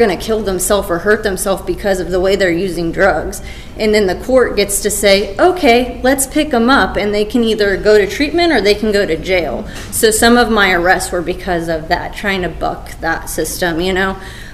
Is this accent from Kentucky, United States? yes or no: no; Florida, United States; Like you said, I'm from Florida. I live in Central Florida, so this isn't like my backyard.